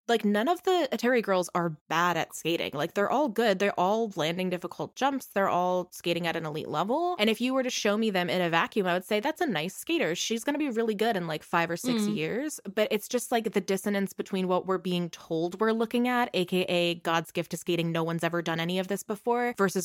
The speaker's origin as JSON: {"language": "English", "country": "United States", "said": "I say our because I'm American."}